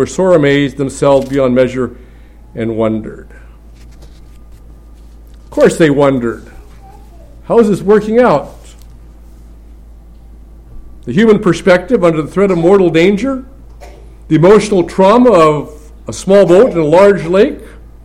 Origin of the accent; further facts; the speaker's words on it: Northwest, United States; growing up in the Northwest, and there were a lot of examples given from the pulpit of fishing